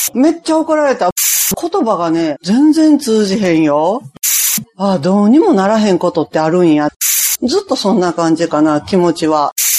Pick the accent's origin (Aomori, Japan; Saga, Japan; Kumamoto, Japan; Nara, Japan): Nara, Japan; Sakurai; 出身はね、奈良県桜井市です。